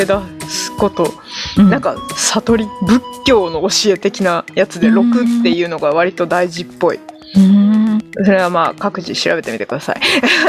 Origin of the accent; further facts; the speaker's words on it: Kansai, Japan; あの私の地元関西にですね、はい、六地蔵っていう地名があるんですよ。京都の学校に通ってたんだけど、